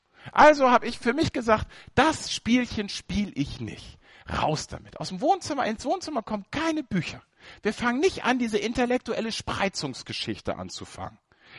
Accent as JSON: {"language": "German", "region": "Schleswig-Holstein", "country": "Germany", "tie": "born or raised there", "said": "In Nordfriesland, wo ich groß geworden bin"}